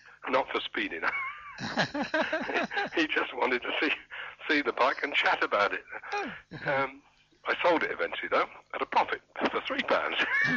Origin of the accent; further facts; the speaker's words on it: Winchester, South East England, United Kingdom; No, my hometown's Winchester, so living for a start at Winchester, but then I stayed with my brother at Tennington